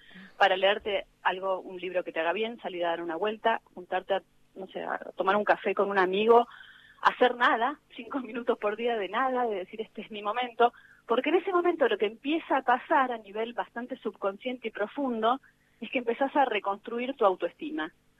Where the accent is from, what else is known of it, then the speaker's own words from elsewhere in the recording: Argentina; somos argentinas, nuestro corazón late fuerte con lo que está pasando hoy acá.